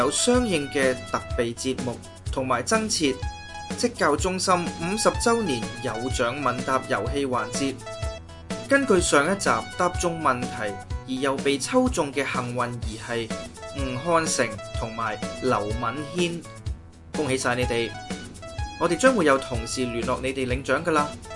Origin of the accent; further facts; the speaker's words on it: Hong Kong; 我们香港人呢就破了